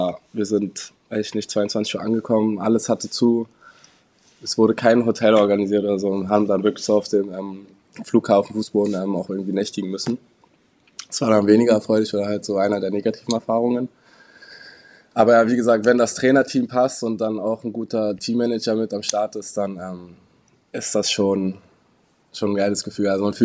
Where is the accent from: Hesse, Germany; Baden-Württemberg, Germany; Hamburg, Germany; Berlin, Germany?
Berlin, Germany; Und ich komme ja aus Berlin